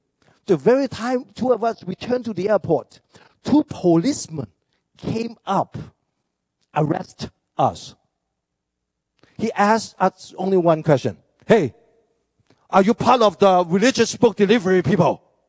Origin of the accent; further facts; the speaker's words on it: Hong Kong; first language Cantonese; English is a second language; I grew up in Hong Kong, we speak Cantonese.